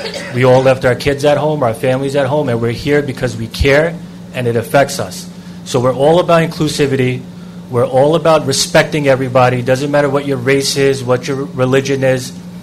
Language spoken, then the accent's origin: English; Elmont, New York, United States; I'm a resident of Elmont. I grew up in Elmont. I went to Colbert Avenue Elementary School, Sewanika High School, and now I'm raising two young boys here in the Elmont School District.